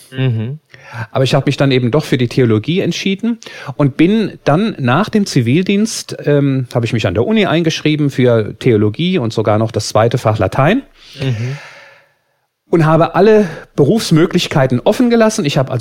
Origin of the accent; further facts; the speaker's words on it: Bingerbrück, Rhineland-Palatinate, Germany; Ich bin da zum ersten Mal in den Weihnachtsferien jeden Tag bei uns zu Hause in Bingerbrück